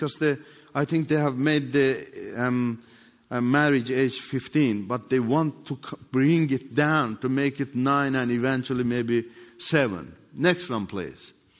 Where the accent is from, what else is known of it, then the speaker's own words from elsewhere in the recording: Iran; This time, I became an opposition to the grand leader, like many other Iranians, because the grand leader deceived the Iranians.